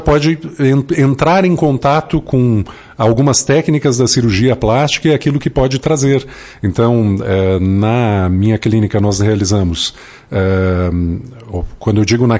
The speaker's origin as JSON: {"language": "Portuguese", "town": "Vacaria", "region": "Rio Grande do Sul", "country": "Brazil", "tie": "born or raised there", "said": "Eu sou natural de Vacaria, e aí depois de Lagoa meu pai acabou sendo transferido para Vacaria, que é onde a gente residia, né?"}